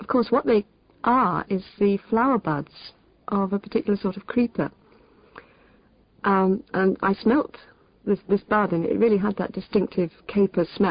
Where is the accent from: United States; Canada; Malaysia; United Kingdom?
United Kingdom; Anyway, being British, I was too discreet to go up directly and ask them